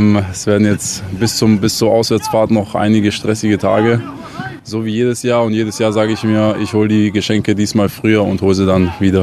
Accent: Ulm, Baden-Württemberg, Germany; Normalerweise würden wir in meine Heimat fahren, nach Ulm, zu meinen Eltern.

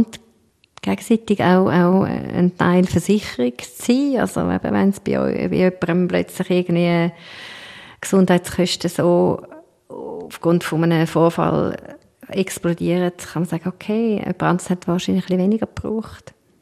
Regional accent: Switzerland; Oder wir als Schweizer

